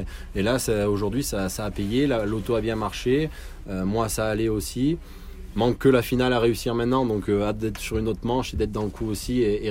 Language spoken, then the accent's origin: French; Nice, Provence-Alpes-Côte d'Azur, France; born there; Depuis toujours, j'y habite. Je suis né à Nice.